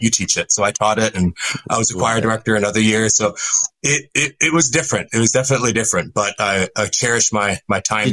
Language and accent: English; Minnesota, United States; also born or lived in Wisconsin; Oh, I'm an American. I'm from Minnesota and Wisconsin.